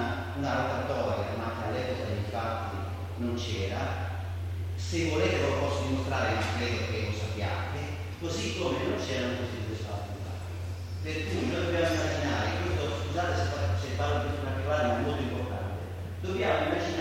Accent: Genoa, Liguria, Italy; correggetemi se sbaglio, sono genovese, ma ormai queste cose che sono a memoria

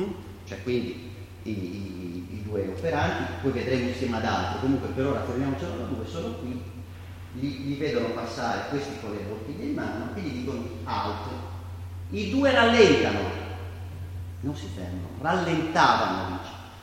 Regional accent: Genoa, Liguria, Italy; correggetemi se sbaglio, sono genovese, ma ormai queste cose che sono a memoria

